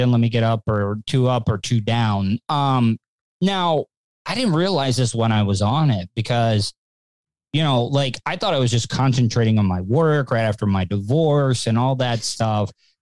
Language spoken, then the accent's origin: English; the South, United States; Growing up in the South, like if you were depressed or you were having mental issues or had ADHD and stuff, you couldn't go to your parents for that.